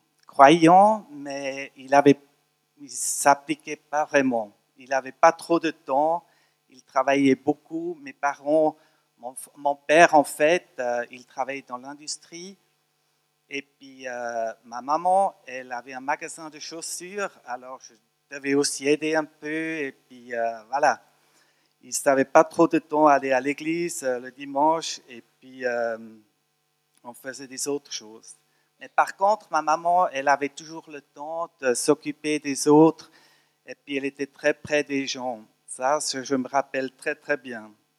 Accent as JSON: {"language": "French", "country": "Switzerland", "second_language": "French", "lives_now": "Chavannes-des-Bois, Switzerland", "said": "Je suis suisse-allemand. Alors, je vous promets, je ne le fais pas en suisse-allemand."}